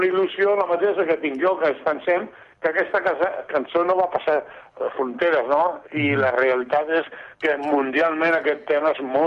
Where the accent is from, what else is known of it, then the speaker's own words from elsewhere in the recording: L'Hospitalet de Llobregat, Catalonia, Spain; born there; Som nascuts a Hospitalet, el Quique i jo